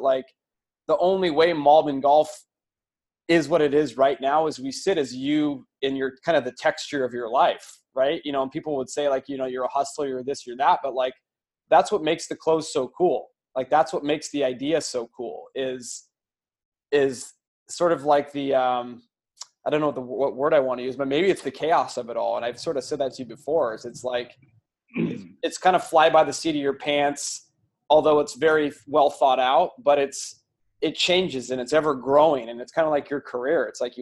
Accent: Seattle, Washington, United States; I'm from Seattle and I grew up at Rainier Country Club, but we used to go out to Jefferson Park quite a bit.

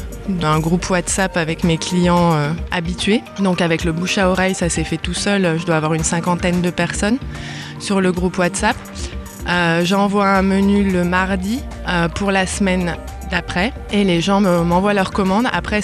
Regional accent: Argentière, Auvergne-Rhône-Alpes, France; now in Servoz, France; j'habite à Servoze depuis 15 ans. Je suis originaire de la vallée dans le sens où j'ai grandi à Argentière. Mes parents avaient un restaurant à Argentière qui était le restaurant chez Luigi. Et donc, j'ai toujours vécu avec un papa donc italien

